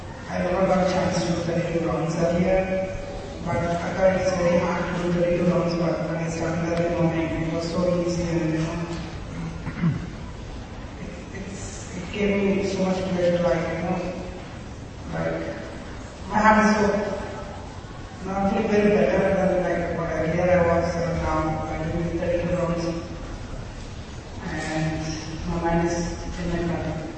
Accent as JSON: {"language": "English", "town": "Minneapolis", "region": "Minnesota", "country": "United States", "said": "I'm from Minneapolis."}